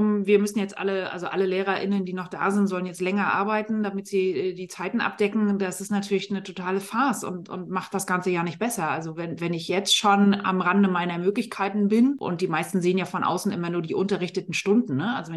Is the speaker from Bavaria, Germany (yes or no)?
no; Mecklenburg-Vorpommern, Germany; now in Hamburg, Germany; Ich lebe jetzt seit fast 8 Jahren in Hamburg. Ich komme aber eigentlich aus Mecklenburg-Vorpommern, von der schönen Küste.